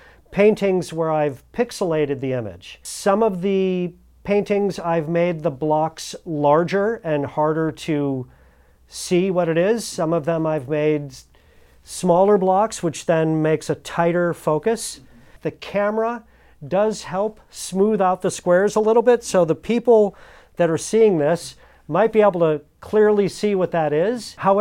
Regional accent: Cleveland, Ohio, United States; Musically, growing up in Cleveland was a wonderful place to learn my craft

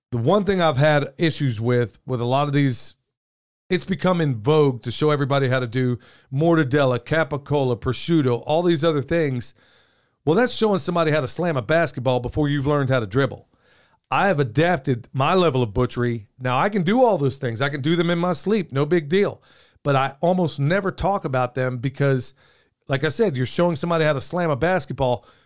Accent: United States; And frankly, I'm an American first.

